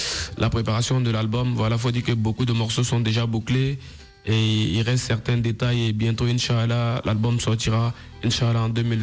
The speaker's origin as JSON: {"language": "French", "town": "Tiassalé", "region": "Lagunes", "country": "Côte d’Ivoire", "tie": "born there", "said": "Je suis né à Tiassalé, qui est au sud de la Côte d'Ivoire."}